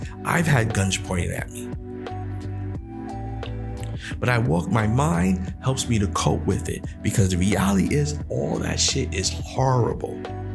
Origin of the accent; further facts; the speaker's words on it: New York City, New York, United States; I think this happens to a lot of New Yorkers, we convince ourselves that growing up in New York is the way. That nobody gets raised better than us. Because we're from the hood.